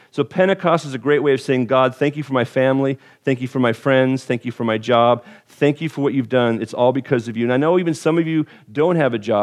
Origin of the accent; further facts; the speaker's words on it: California, United States; As a Californian, I can't stand winter